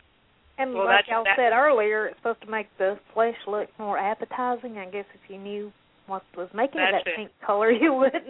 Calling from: Franklin, North Carolina, United States; Hey. I'm calling from Franklin, North Carolina.

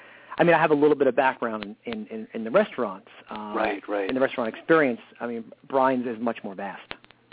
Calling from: New York City, New York, United States; Well, I'm calling from a little island in the states of Manhattan, New York City.

